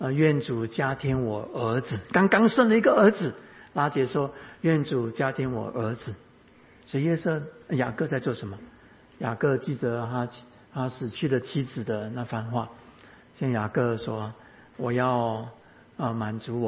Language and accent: Chinese; Fujian, China; 我们福建话讲新郎很简单